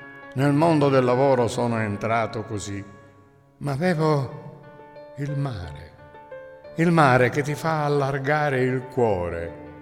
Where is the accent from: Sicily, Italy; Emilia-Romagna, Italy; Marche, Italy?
Sicily, Italy; Ali Terme; moved away; E ormai io sono forestiero al mio paese. Ad Aliterme, provincia di Messina, dove manco da 50 anni, dove vive ancora mia madre.